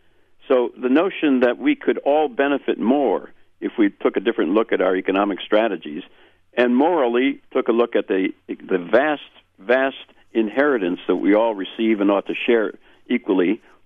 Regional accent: Wisconsin, United States; Well, I'm from Wisconsin

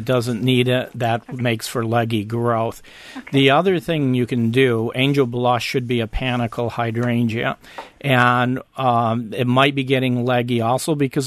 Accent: New York, United States; No, I didn't. And I come originally from New York, so.

